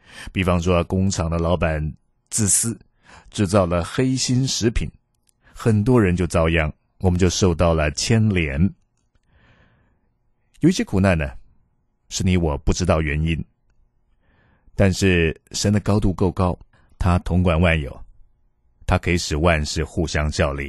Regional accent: China; 我们中国人说自食恶果

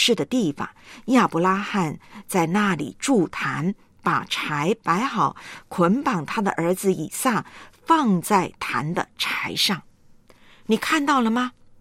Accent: China; 或者我们中国人说的家规庭训

